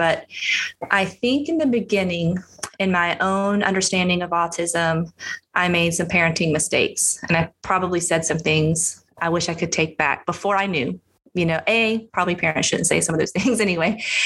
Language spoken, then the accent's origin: English; Charlotte, North Carolina, United States; now in Atlanta, United States; I grew up in Charlotte, North Carolina. And while I currently live in Atlanta, would consider myself a Carolina girl. I'm still a Carolina girl at heart.